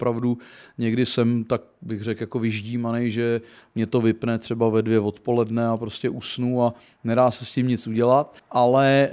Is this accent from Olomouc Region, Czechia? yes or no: no; Prague, Czechia; born there; byť jsem se narodil v Praze a jsem v Praze, tak většinou teďka trávím čas mimo Prahu, jak v Plzni nebo v Mostě třeba